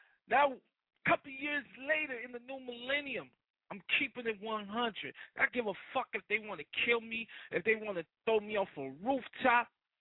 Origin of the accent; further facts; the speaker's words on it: New York, United States; also born or lived in California; I'm from New York. I'm from Cali. My birthright is in Jamaica. I lived in New York. Love New York, but I love the West more.